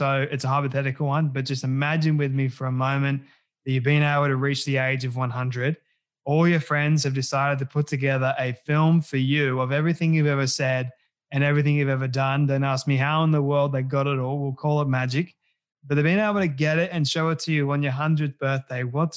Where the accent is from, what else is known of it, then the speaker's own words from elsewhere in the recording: Australia; I'm like, well, I think I'm more Australian for not liking it. I am Australian for liking it.